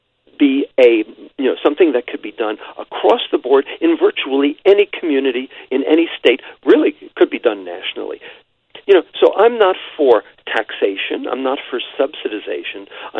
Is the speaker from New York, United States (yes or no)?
yes; New York, United States; I'm a New Yorker, okay?